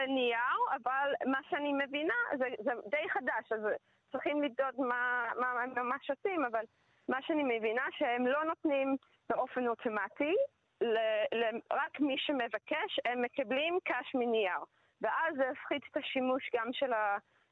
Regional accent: England, United Kingdom; Hebrew is a second language; now in Israel; אני לא ישראלית במקור, אז זה ממש קשה לי להבין. לפעמים אני רואה כל הזבל על החוף וביער, ואני באתי מאנגליה

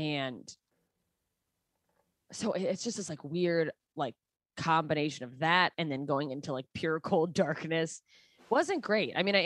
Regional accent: Alaska, United States; even though I grew up in Alaska, I have like very East Coast energy

